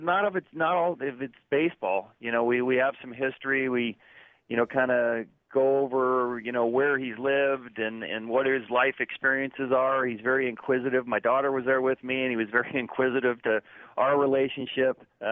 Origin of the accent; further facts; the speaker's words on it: California, United States; Well, I followed him as a kid here growing up in the Bay Area